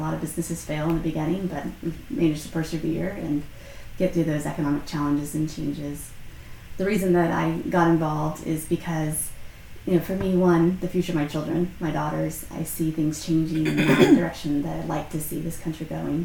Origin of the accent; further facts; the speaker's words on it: San Antonio, Texas, United States; I was born in San Antonio, so that's where I grew up.